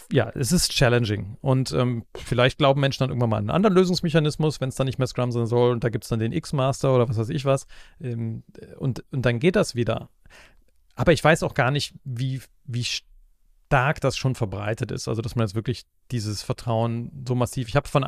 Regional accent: Aachen, North Rhine-Westphalia, Germany; Ich bin ja als Aachener mit Kinderbier sozialisiert, ne? Das ist ja mein kleines Kölsch in Aachen.

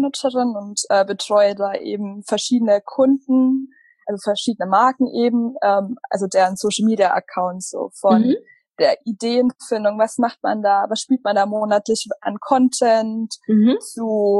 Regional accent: Bavaria, Germany; also born or lived in Munich / Cologne; now in Hamburg, Germany; ich komme eigentlich aus Süddeutschland, also ziemlich mittig aus Bayern, also so mittig zwischen München und Nürnberg, aus dem Nirgendwo vom Dorf. Ich bin jetzt so die letzten Jahre, habe ich in München, Köln und Hamburg gewohnt, also ich bin ein paar Mal umgezogen.

